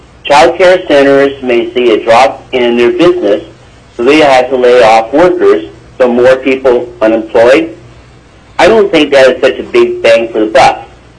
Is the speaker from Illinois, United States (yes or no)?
no; Lazy Mountain, Alaska, United States; I'm from Lazy Mountain, Senator Dyson's district, and I'm speaking for myself.